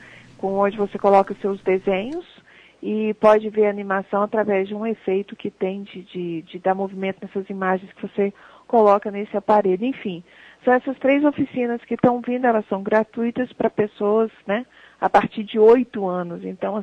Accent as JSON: {"language": "Portuguese", "region": "Minas Gerais", "country": "Brazil", "said": "eu sou mineira, vim para Belo Horizonte estudar, fiz Belas Artes."}